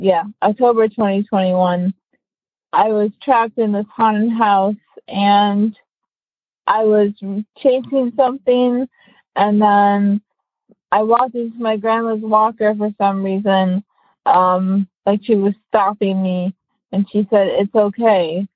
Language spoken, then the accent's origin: English; Chicago, Illinois, United States; I'm 27. I'm from Chicago.